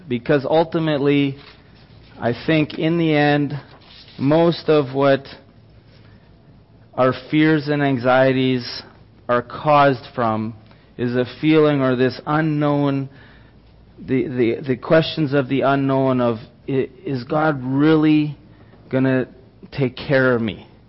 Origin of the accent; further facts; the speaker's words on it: Steinbach, Manitoba, Canada; born there; also born or lived in Ecuador; I was born in Steinbach, Manitoba, but I haven't ever even been back there to see where I was born.